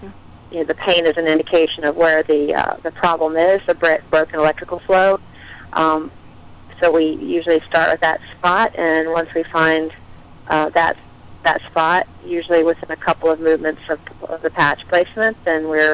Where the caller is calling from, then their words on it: Virginia, United States; I'm calling from Virginia.